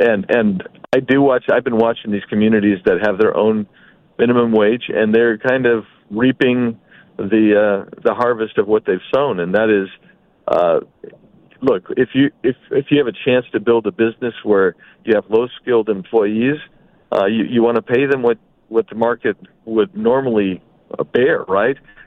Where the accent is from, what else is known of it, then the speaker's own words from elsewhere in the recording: Tucson, Arizona, United States; Yeah, I grew up in Tucson, so I'm pretty familiar with the city